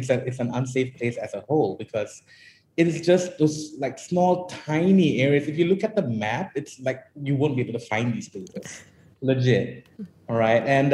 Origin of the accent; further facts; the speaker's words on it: Klang, Selangor, Malaysia; I'm from Klang. You know, but the truth is, you find that Klang is actually a really lovely place